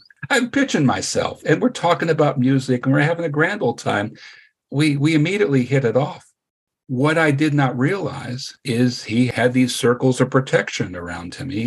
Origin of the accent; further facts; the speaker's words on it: Pennsylvania, United States; I'm a schmo from Pennsylvania.